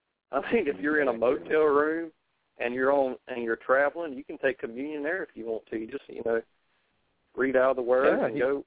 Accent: the South, United States; Now, I'm from the South. I put things redneck way. You know, hot top of redneck like talking.

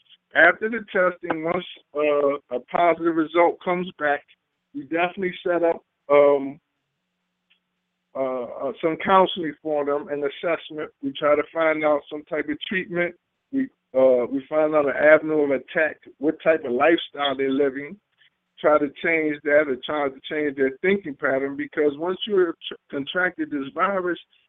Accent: Philadelphia, Pennsylvania, United States; And I'm from West Philly.

